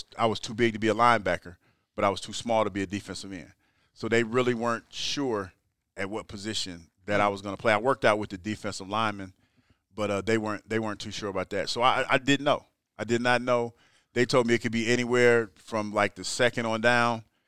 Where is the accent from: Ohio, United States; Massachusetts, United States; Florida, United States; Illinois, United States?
Ohio, United States; Like, I've never been to New York. I'm from the Midwest. I'm from Ohio. So I was like, I don't want to go in a big city.